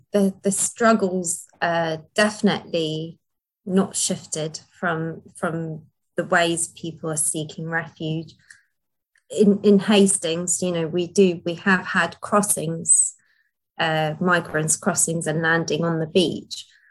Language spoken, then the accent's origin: English; Basra, Basra Governorate, Iraq; This is very personal to me because I come from Iraq, from Basra.